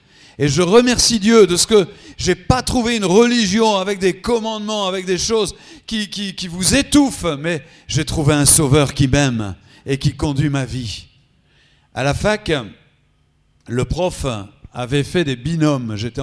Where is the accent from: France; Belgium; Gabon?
France; Dunkerque, Hauts-de-France; Je suis de Dunkerque, hein, je suis du Nord.